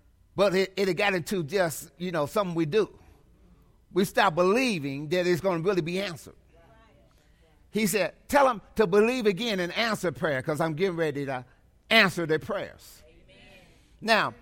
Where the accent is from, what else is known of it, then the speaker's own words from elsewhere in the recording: Kansas, United States; I told y'all I was from Kansas.